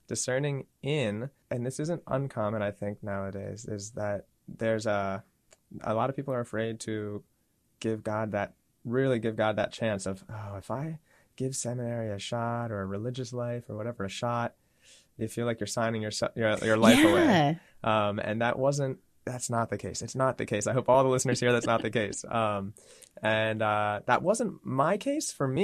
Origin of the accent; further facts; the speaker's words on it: Lancaster, Pennsylvania, United States; now in York, United States; I grew up in Lancaster, but my wife, Caitlin, grew up in Southern York and we're there now.